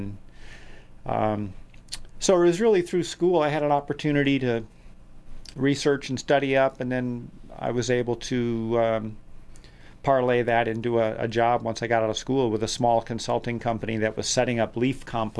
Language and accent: English; New England, United States; And I grew up in New England, and so I have an affinity for the name of your bookstore, Pilgrim's Way.